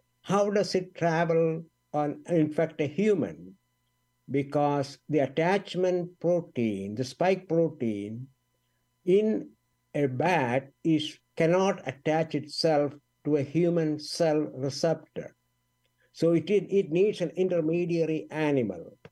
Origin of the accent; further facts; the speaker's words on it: India; I grew up in India